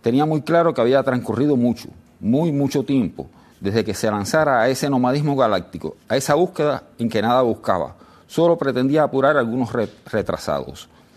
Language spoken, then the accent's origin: Spanish; Santa Clara, Villa Clara, Cuba; moved away as an adult; also born or lived in Havana; yo nací en Santa Clara, después como toda la gente me mudé para La Habana y allí me hice biólogo marino.